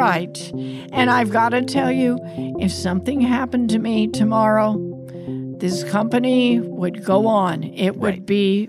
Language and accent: English; Iowa, United States; at heart, I still feel like I'm that little Iowa girl, you know, growing up in the Midwest, having that hard work ethic